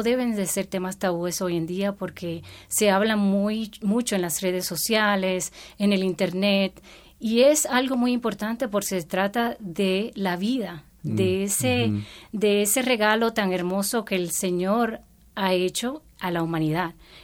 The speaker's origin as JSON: {"language": "Spanish", "country": "Dominican Republic", "lives_now": "United States", "said": "soy dominicana, vivo en Estados Unidos, tengo 4 hijos, casada, 33 años de casada."}